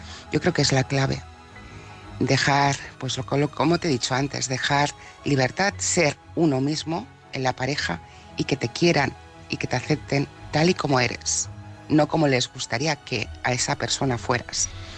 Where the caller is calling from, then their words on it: Barcelona, Catalonia, Spain; de Barcelona.